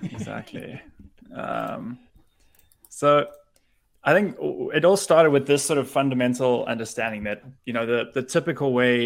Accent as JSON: {"language": "English", "country": "South Africa", "moved": "yes", "lives_now": "New Jersey, United States", "said": "I'm from South Africa originally."}